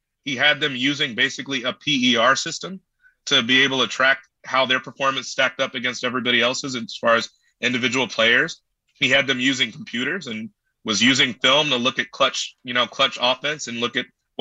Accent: Chicago, Illinois, United States; I'm not a Bulls fan. I grew up in Chicago, actually, during those years.

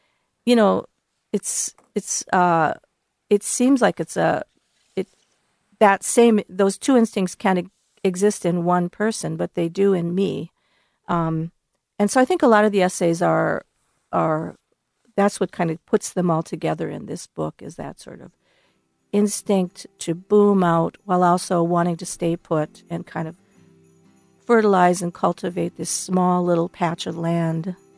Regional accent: Napoleon, North Dakota, United States; when I was growing up in Napoleon, my hometown in North Dakota

